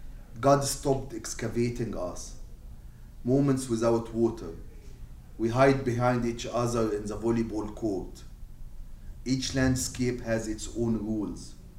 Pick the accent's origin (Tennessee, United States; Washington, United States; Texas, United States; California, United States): Washington, United States; Seattle; I'm from Seattle, I have to read this one.